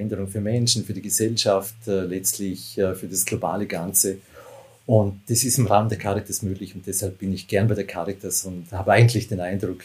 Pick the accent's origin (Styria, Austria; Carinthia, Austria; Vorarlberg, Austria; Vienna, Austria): Vorarlberg, Austria; Ich bin im Bregenzerwald aufgewachsen und kenne natürlich die Berge aus dem Bregenzerwald, aber ansonsten bin ich eher vielleicht ein Stadtmensch.